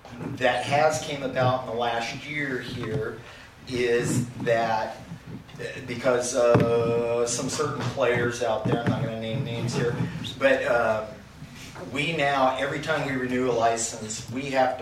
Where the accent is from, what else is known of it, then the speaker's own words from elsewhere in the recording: Myrtle Creek, Oregon, United States; Born and raised in Myrtle Creek, Oregon.